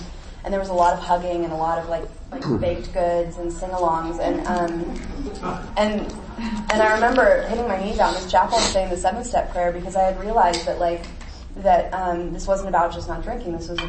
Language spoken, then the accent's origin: English; Tucson, Arizona, United States; I'm from Tucson, Arizona.